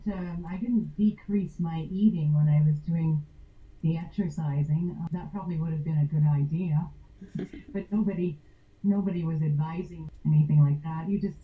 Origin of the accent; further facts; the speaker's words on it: Canada; first language en; also born or lived in Quebec / France; I always believed as a Canadian I should be bilingual because English and French are two official languages. So I'm English speaking, but I studied French for many years. And yes, I did live in Quebec and in France.